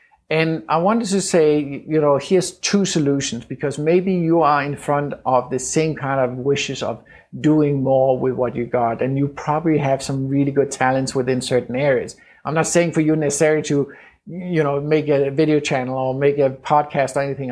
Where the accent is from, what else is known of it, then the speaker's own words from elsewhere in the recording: Denmark; English is a second language; now in United States; I have a weird accent. I'm from Denmark, even though I've lived in the States for a long time by now, you can still hear the weird accent.